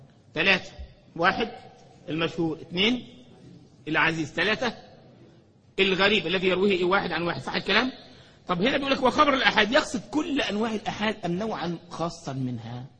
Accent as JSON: {"language": "Arabic", "country": "Egypt", "said": "انا مره شفت واحد عندنا في مصر بيتكلم في الموبايل واقف في الشارع"}